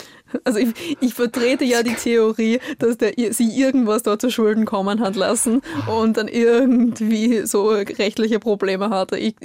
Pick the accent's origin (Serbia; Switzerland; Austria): Austria; bei uns in Österreich ist es so, wenn wir sagen, Rechnung zusammen, dann zahlen wir auch zusammen. Ja, also meine Verwandtschaft, die hat ja auch noch so einen jugoslawischen Migrationshintergrund